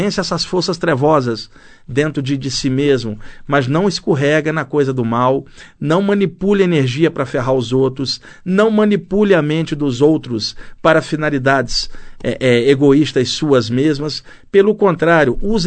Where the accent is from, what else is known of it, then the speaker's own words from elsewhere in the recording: Rio de Janeiro, Brazil; cresci na Baixada Fluminense jogando bola, indo ao cinema, namorando, indo à praia